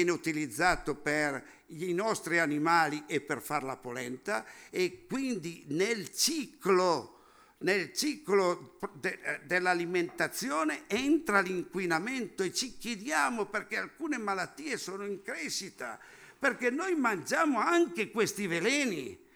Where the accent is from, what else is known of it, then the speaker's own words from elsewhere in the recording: Piedmont, Italy; Io vengo dalla provincia di Cuneo